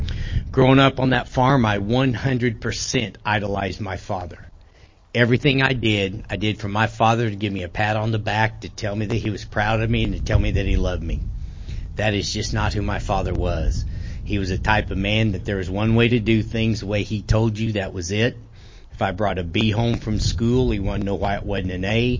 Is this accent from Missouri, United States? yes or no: yes; Missouri, United States; I said, I'm from Missouri. I've got all of it, so I'm good.